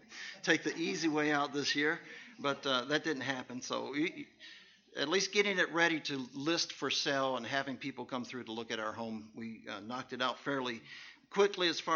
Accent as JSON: {"language": "English", "region": "Kentucky", "country": "United States", "tie": "born or raised there", "said": "so we grew up in Kentucky, and the University of Kentucky fans are supposed to be some of the most passionate sports fans on the planet."}